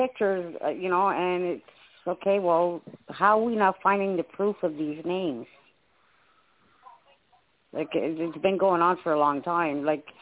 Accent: Ottawa, Ontario, Canada; Like, I'm from Ottawa, and... I can't fathom what he's done to our city.

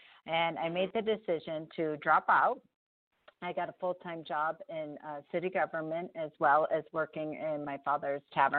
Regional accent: Buffalo, New York, United States; So my journey starts with I grew up in Buffalo, New York

